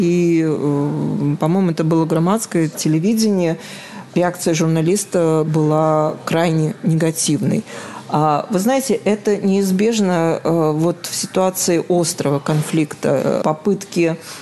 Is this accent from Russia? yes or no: no; Ukraine; born there; для многих из нас она родина, в том числе я, например, родилась в Украине. Очень много моих родных до сих пор живут в городе Запорожье.